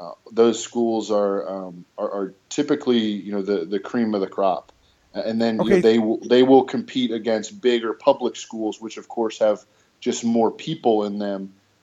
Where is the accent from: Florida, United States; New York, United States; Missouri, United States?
Missouri, United States; St. Louis; also born or lived in Fairfax, Virginia; I was born in Fairfax, Virginia, and lived there until I was like 10 or 11, and then moved to St. Louis, Missouri, lived there from ages 11 to 18, went to high school there, went to Chaminade College Prep.